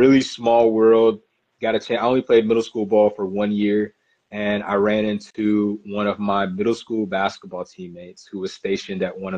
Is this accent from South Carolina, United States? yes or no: yes; South Carolina, United States; everybody knows I grew up in South Carolina